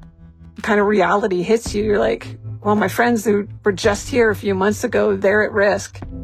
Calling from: San Diego, California, United States; I am calling from San Diego.

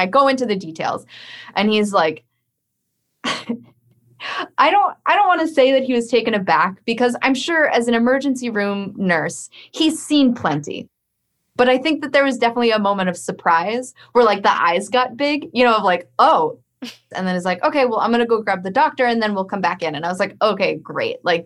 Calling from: Rhode Island, United States; I am calling from Rhode Island.

